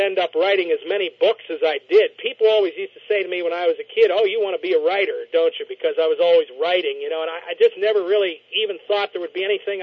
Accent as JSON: {"language": "English", "region": "Pennsylvania", "country": "United States", "tie": "born or raised there", "said": "every county in my home state of Pennsylvania"}